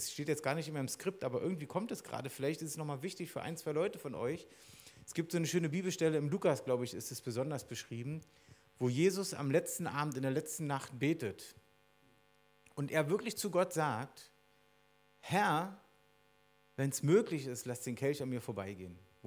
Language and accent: German; East Berlin, Berlin, Germany; ich bin eigentlich in Ostdeutschland, in Ostberlin aufgewachsen